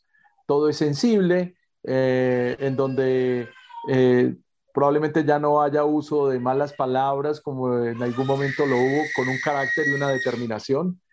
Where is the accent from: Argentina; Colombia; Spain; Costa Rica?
Colombia; ya por fin nos estamos dando cuenta de que somos colombianos